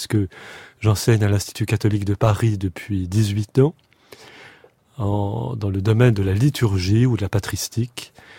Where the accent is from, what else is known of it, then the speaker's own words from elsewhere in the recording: Rome, Lazio, Italy; born there; je suis né à Rome et de père d'origine italienne et biologiste. Et d'une mère bretonne, du Morbihan.